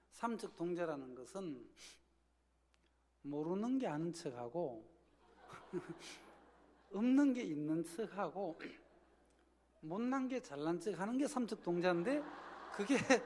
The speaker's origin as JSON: {"language": "Korean", "region": "South Gyeongsang", "country": "South Korea", "tie": "born or raised there", "said": "그러던 어느 날 제 고향이 경남 그 창인데"}